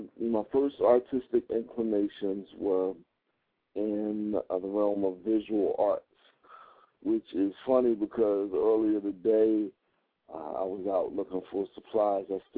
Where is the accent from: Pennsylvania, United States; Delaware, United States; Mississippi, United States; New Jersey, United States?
New Jersey, United States; Atlantic City; Born and raised in Atlantic City, New Jersey. Section of town I'm from is called Maryland Avenue, but you could probably fit the whole city inside of West Philadelphia or North Philly.